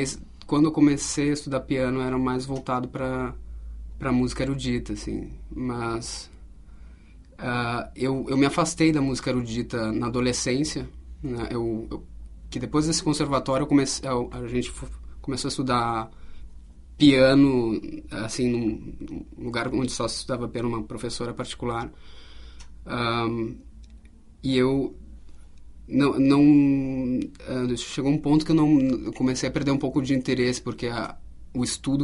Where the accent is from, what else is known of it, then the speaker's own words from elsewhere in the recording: Ciudad del Este, Alto Paraná, Paraguay; also born or lived in Foz do Iguaçu; now in Brazil; nasci em Foz, mas eu morava em Cidade del Este, na época Stroessner, era o nome da cidade, que era um ditador do Paraguai na época, que era uma vila dos funcionários da Itaipu